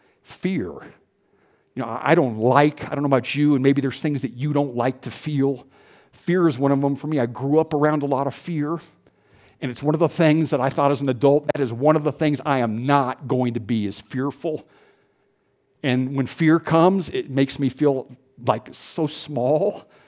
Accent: Houston, Texas, United States; Don and I come from Houston. There are lots of food options in Houston.

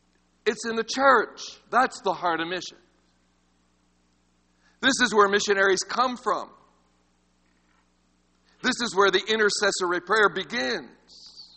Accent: Texas, United States; Now, I'm from Texas, but I don't have a red face this morning

